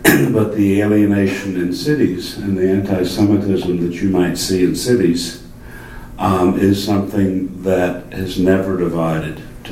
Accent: Beaufort, South Carolina, United States; also born or lived in Columbia; Growing up in Beaufort, growing up in Columbia is a different thing.

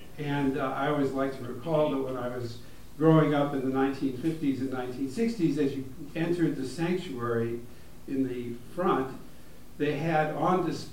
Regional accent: Beverly Hills, California, United States; So I grew up in Beverly Hills, as she said, and in a very reform synagogue called Wilshire Boulevard Temple.

